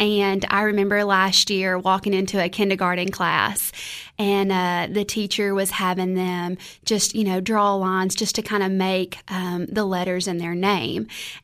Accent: Crossville, Tennessee, United States; So I'm born and raised in Crossville, Tennessee, and come from a long line of educators.

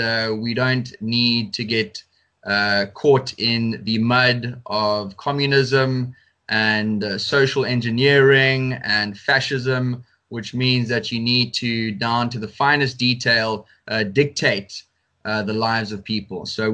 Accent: South Africa; These days in South Africa, everything is racist.

